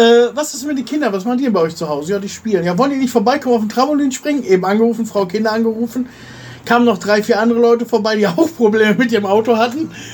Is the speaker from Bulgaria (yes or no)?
yes; Bulgaria; German is a second language; Ob man denn auch als Bulgarin bei uns auch was kriegen könnte?